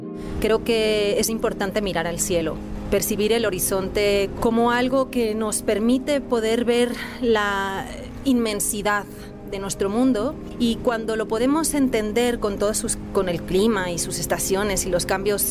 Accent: Barcelona, Catalonia, Spain; now in Mexico; vengo de Barcelona, España, y llevo 15 años residiendo permanentemente aquí en México.

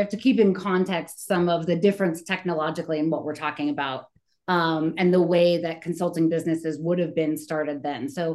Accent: California, United States; now in Colorado, United States; I grew up in Southern California, and I am a UC Irvine legacy.

